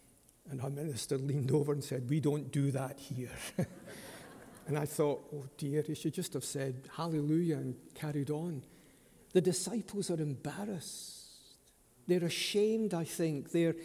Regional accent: Scotland, United Kingdom; sometimes I'm a Scot and we're not as open in our affections as Americans

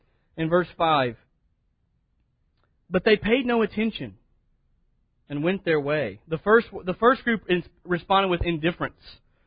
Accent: United States; That's an honor that I'm an American. I've never even been to England.

